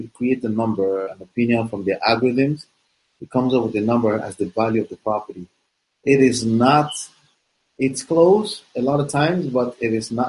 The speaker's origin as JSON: {"language": "English", "country": "Nigeria", "said": "I'm trying to use the familiarity of me being a Nigerian."}